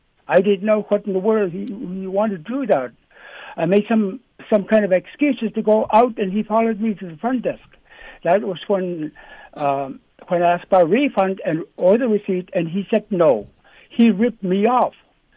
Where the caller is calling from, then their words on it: Eek, Alaska, United States; I'm calling from Eek, Alaska.